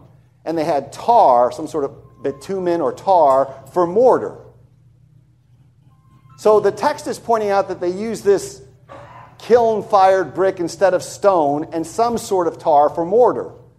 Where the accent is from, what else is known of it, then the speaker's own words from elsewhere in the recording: New York, United States; you know, I'm from New York.